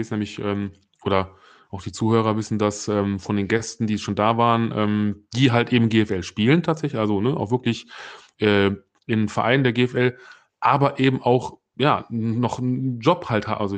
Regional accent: Solingen, North Rhine-Westphalia, Germany; hier bei mir in meiner Heimat, die Solingen Paladins

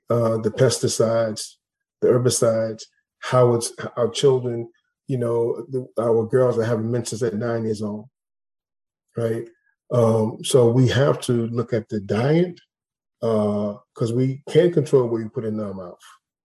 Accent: Englewood, New Jersey, United States; also born or lived in Harlem; I was raised in Harlem, Englewood, New Jersey as well.

